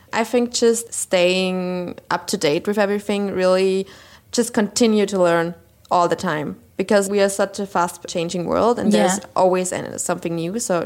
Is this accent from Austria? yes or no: yes; Austria; I'm from Austria.